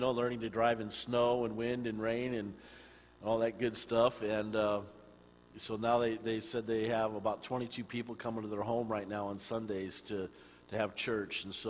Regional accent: California, United States; I'm from California, and I pastor an Assembly of God church there

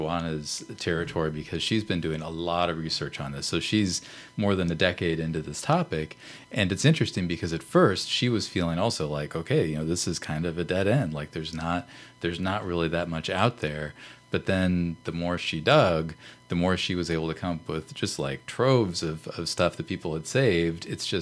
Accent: St. Louis, Missouri, United States; I grew up in St. Louis, and as a kid, like, I'd heard about the Annie Malone Parade.

